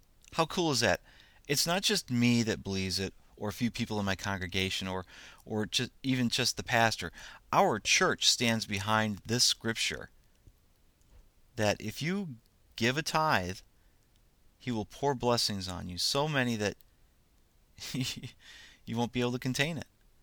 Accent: United States; And isn't just being an American a blessing in itself?

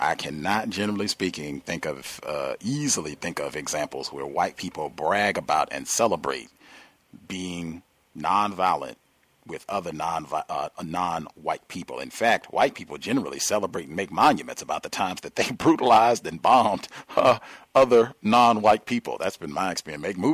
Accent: Virginia, United States; In my home state of Virginia, before there was a United States

